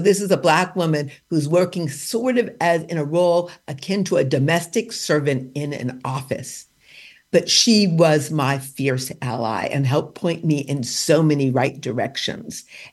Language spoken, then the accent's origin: English; Detroit, Michigan, United States; born there; I just have to stop here and say I was born in 1959 in Motown, the same year as Motown Records.